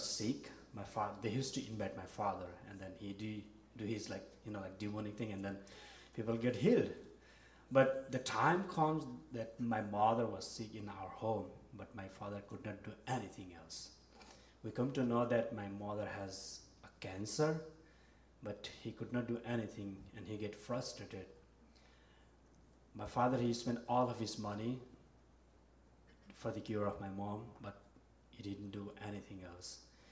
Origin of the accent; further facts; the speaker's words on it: Nepal; also born or lived in Bhutan; So, I was born in Bhutan, and then I was raised in Nepal as a refugee kid.